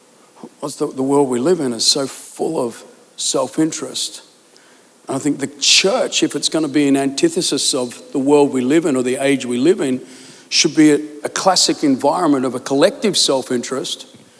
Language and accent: English; Australia; now in England; because I come from Australia and we have only this many, and you come to England and have this many.